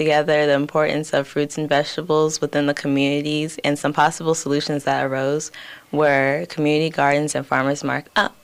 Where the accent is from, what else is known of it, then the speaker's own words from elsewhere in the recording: Charlotte, North Carolina, United States; I'm from Charlotte, North Carolina.